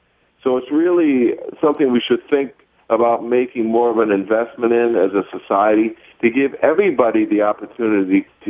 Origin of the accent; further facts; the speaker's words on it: Detroit, Michigan, United States; You know, I grew up in Detroit.